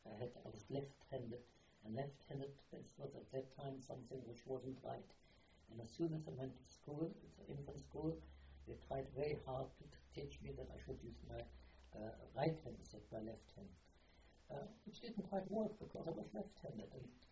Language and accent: English; Berlin, Germany; English is a second language; I was born in Berlin on the 1st of March 1918, and before that I was brought up in a middle-class home in Western Berlin.